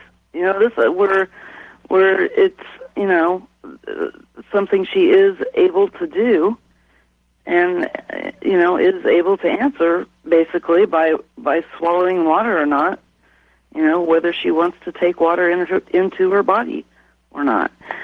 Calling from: Tucson, Arizona, United States; I'm calling you from Tucson.

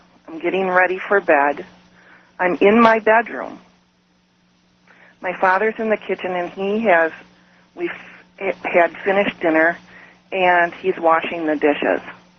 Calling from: Oshkosh, Wisconsin, United States; I'm calling from Oshkosh, Wisconsin.

